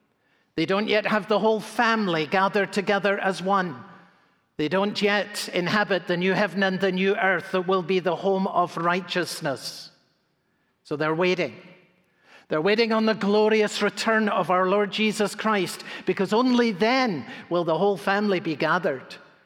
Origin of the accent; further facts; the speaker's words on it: Edinburgh, Scotland, United Kingdom; growing up in Edinburgh, Scotland as a child.